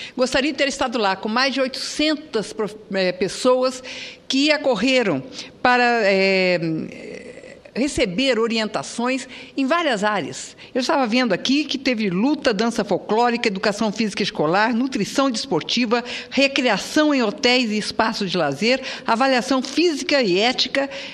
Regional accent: Jardim, Mato Grosso do Sul, Brazil; also born or lived in Bela Vista; Eu nasci em Bela Vista, que é uma cidade fronteira com o Paraguai, e fui criada em Jardim. Então, é a minha região. Meus familiares moram em Bonito, Jardim, em uma região muito bonita de Mato Grosso do Sul.

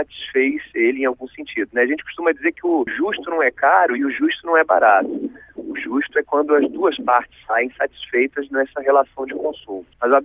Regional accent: Rio de Janeiro, Brazil; now in Brasília, Brazil; Eu sou carioca, passei o verão no Rio de Janeiro

